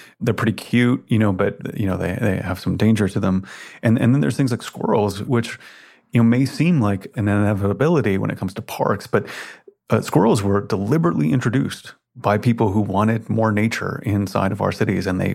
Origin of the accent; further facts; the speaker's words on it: Memphis, Tennessee, United States; I spent a lot of time growing up in Memphis, Tennessee